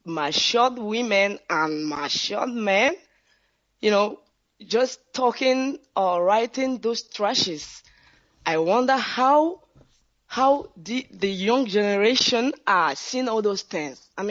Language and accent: English; Ihiala, Anambra, Nigeria; now in Geneva, Switzerland; I'm calling you from Geneva, and I'm from Ihiala, local government of Anambra in Biafra land.